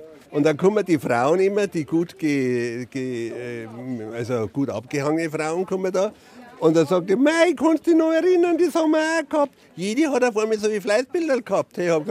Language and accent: German; Giersing, Germany; now in Altmühltal, Germany; ich bin in Giersing groß geworden und bin aber jetzt im Altmühltal und handel mit antiken Spielzeug. Und jetzt aus Nostalgie bin ich wieder zurück in meine Heimat